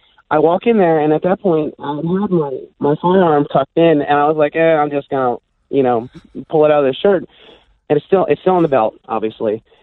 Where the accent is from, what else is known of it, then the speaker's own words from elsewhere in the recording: Front Royal, Virginia, United States; they were redoing these kind of, like, junky apartments in my hometown in Front Royal.